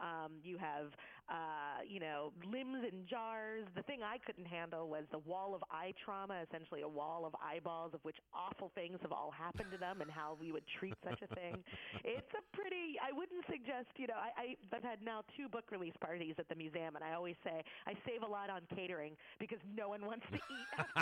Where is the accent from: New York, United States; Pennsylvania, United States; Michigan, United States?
Pennsylvania, United States; Philadelphia; it just became a part of the culture of being a kid and growing up in Philly. And it wasn't until I left Philly that I realized there was anything unusual about it